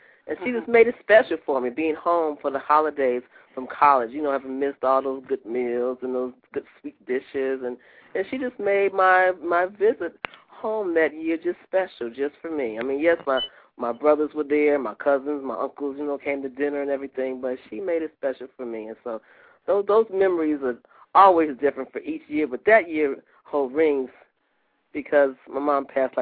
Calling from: Chicago, Illinois, United States; from Chicago.

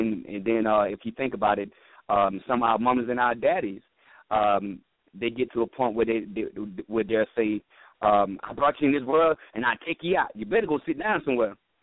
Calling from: North Carolina, United States; I'm calling from North Carolina.

